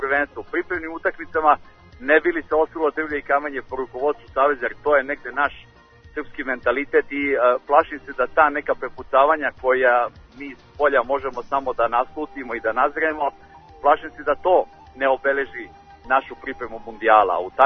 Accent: Serbia

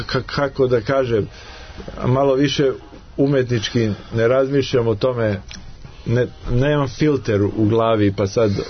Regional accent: Aleksandrovac, Šumadija and Western Serbia, Serbia; born there; ja sam rođen u Aleksandrovcu, u jednom malom gradu

